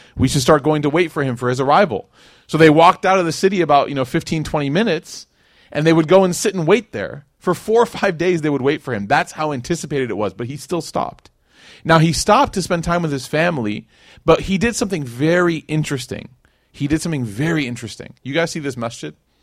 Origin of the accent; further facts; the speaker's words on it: Schaumburg, Illinois, United States; That was me growing up in Schaumburg. Like, I remember we used to pray Jummah in there